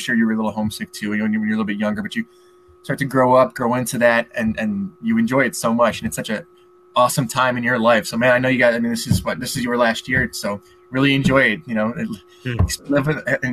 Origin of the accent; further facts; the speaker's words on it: Illinois, United States; Again, I grew up in Illinois. I'm not like a diehard all my life Nebraska.